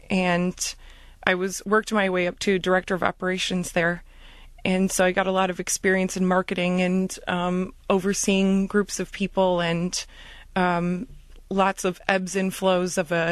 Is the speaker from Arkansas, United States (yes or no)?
no; Bloomfield Hills, Michigan, United States; I grew up in Bloomfield Hills. I'm a lifer of, and graduate of the Academy of the Sacred Heart, right in Bloomfield Hills as well. And I had a really, let's say, normal childhood here in Michigan